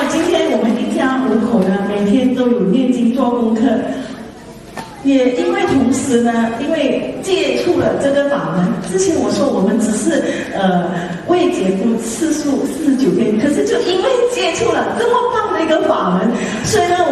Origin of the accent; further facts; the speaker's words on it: Kedah, Malaysia; now in Kuala Lumpur, Malaysia; ，其实呢我是北马人，吉打州嫁到吉隆坡